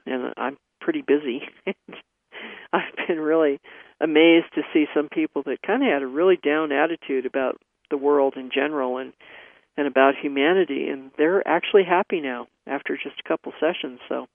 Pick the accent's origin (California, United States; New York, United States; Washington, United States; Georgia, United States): California, United States; San Francisco; let me explain to you that I grew up in San Francisco, and I have an earthquake act that I go into.